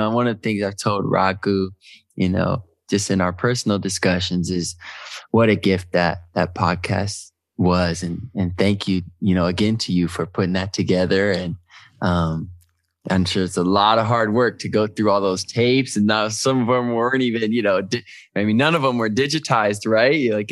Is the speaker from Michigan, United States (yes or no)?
yes; Detroit, Michigan, United States; I met a rapper in Detroit. I'm from Detroit.